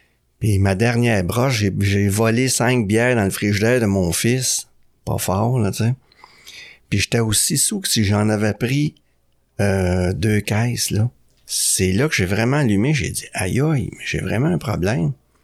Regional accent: Saint-Hyacinthe, Quebec, Canada; now in Montreal, Canada; je suis revenu d'où je viens, moi, de Saint-Hyacinthe. Que je suis venu ici à Montréal.

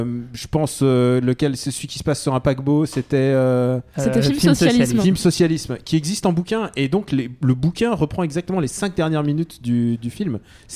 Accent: France; born there; Je suis russe. Enfin, je suis né en France, mais je suis russe de cœur.

